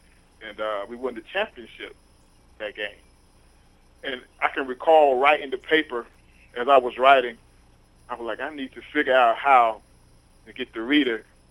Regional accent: South Carolina, United States; also born or lived in Las Vegas; when I got down to South Carolina, my hometown where I was from

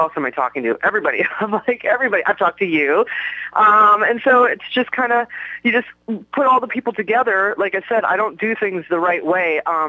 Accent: Minnesota, United States; Yes, I am. I'm originally from Minnesota, and I want to put money back into the pockets of Minnesotans

